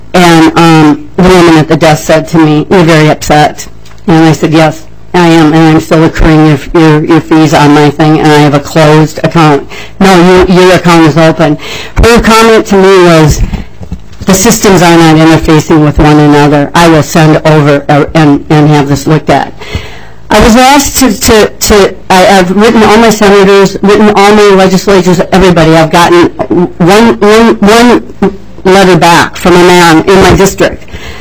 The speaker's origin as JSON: {"language": "English", "town": "St. Paul", "region": "Minnesota", "country": "United States", "said": "Madam Chair and Committee … I am from St. Paul, Minnesota."}